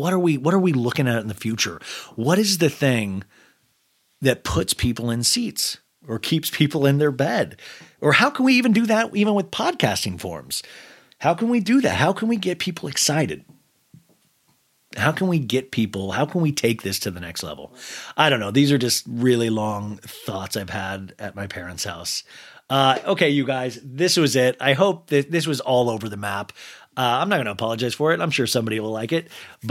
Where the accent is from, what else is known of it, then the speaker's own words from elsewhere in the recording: Kansas, United States; even growing up in Kansas, I was just so in love. I was in love with TV, definitely.